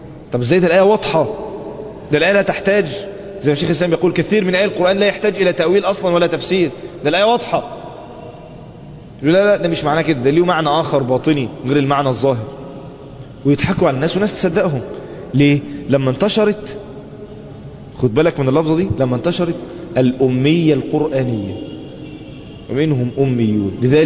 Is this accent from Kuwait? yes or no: no; Egypt; بلادنا مصر